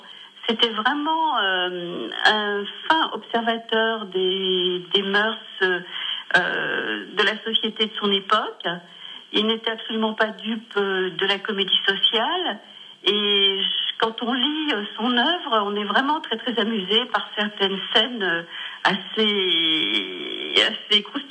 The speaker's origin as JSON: {"language": "French", "town": "Paris", "region": "Île-de-France", "country": "France", "tie": "born there", "said": "Et je suis née à Paris, voilà."}